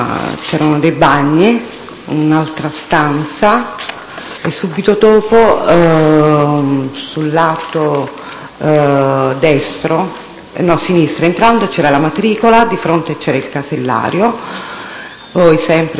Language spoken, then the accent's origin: Italian; Palermo, Sicily, Italy; born there; sono nata a Palermo il 7/1/66.